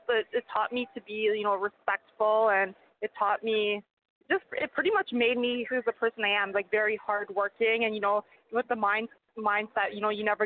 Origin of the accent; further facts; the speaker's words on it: Canada; being a Canadian in general, not even, like, a female and in the atomweight division, like, it's been very hard.